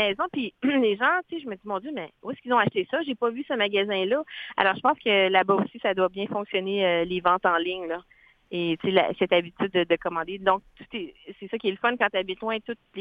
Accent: Laos; je viens du Laos, l'Asie profonde, sud-est

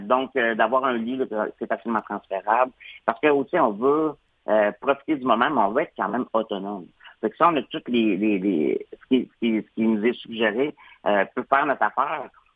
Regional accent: Quebec, Canada; moi, je viens du Témiscouata. Puis dans le Témiscouata, on peut faire du camping

